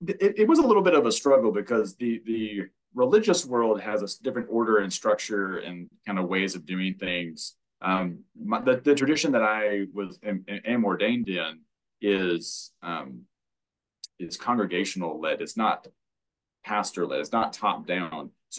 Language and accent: English; Longview, Texas, United States; I got called back to my hometown in Longview, Texas, where I am now, to pastor the church that I grew up in.